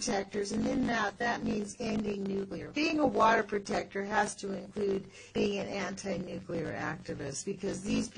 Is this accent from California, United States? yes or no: yes; California, United States; accent: Californian; you'll get used to my California accent, so we'll be even, huh? Because, you know, in California we have our own